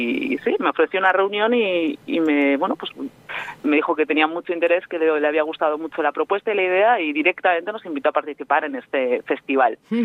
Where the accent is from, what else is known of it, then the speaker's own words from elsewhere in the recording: Eibar, Basque Country, Spain; Y bueno, yo soy de Eibar, en realidad.